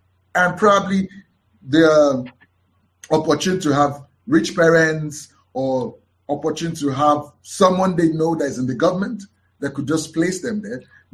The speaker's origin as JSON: {"language": "English", "region": "Lagos", "country": "Nigeria", "tie": "born there", "also_born_or_lived": "Anambra", "said": "I was born in Lagos. Like the Americans, I ought to be called a Lagosian, but actually I'm not called a Lagosian. I'm called an Anambrarian, which is from Anambra State."}